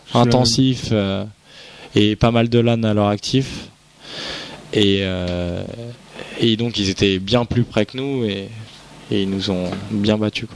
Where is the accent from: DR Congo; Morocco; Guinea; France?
France; Comme on est français, ça nous arrive de nous faire refuser des entraînements.